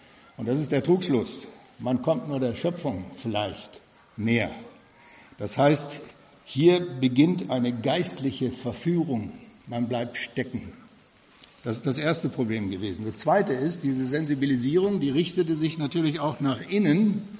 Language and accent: German; Namibia; now in Germany; Ich bin in Namibia geboren und aufgewachsen